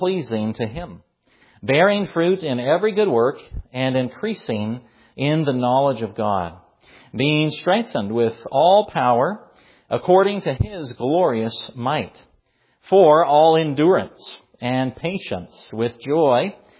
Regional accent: Canada; also born or lived in New Zealand; we're Canadian, born in Canada and lived in New Zealand, part of the Commonwealth

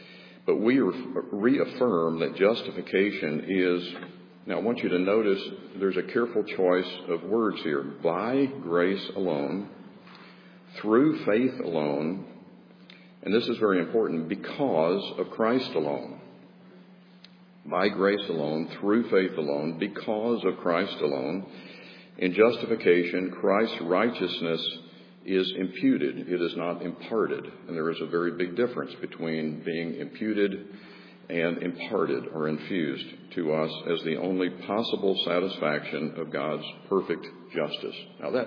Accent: the South, United States; how I grew up in the South, and we use the word persnickety.

